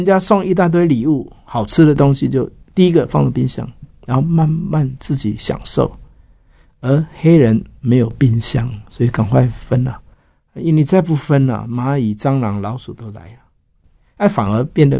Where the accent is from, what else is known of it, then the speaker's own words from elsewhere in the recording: China; 我们中国人哪里会